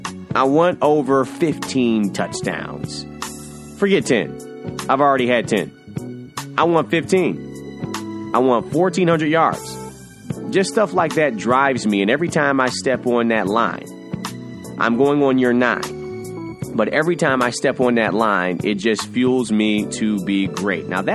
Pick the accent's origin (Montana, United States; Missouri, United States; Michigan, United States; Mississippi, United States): Michigan, United States; Detroit; Even though I'm from Detroit, I'm a Dallas Cowboys fan because that was the second team that my dad rooted for.